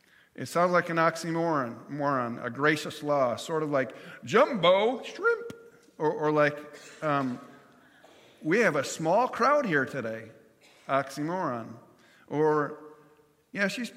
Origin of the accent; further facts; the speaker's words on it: New York, United States; it looks like an old angry grouch in my neighborhood of growing up in New York State.